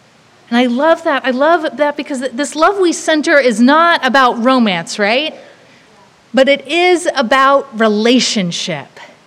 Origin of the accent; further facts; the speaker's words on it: Tennessee, United States; I'm from East Tennessee, the Buckle in the Bible Belt, and the work my church was doing growing up was risky work